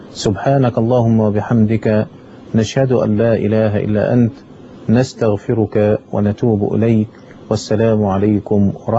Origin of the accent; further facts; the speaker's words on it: Egypt; وبخاصة أن عندنا في مصر من يشكون العوز والحاجة والفقر